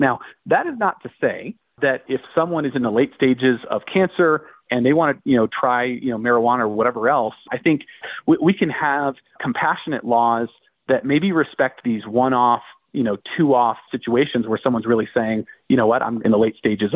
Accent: Colorado, United States; I'm from Colorado, first state to legalize marijuana.

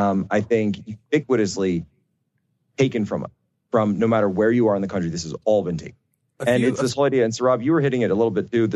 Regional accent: Philadelphia, Pennsylvania, United States; when I was growing up in the Philadelphia area, you could go right down to the corner and you'd see all your friends there.

